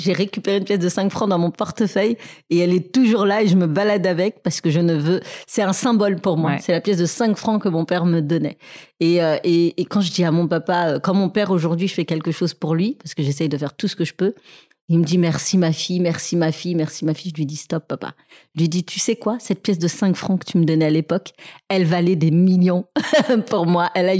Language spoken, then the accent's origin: French; Senegal; On ne connaît pas la solitude quand on vient du Sénégal et particulièrement de ce peuple peul d'où je viens.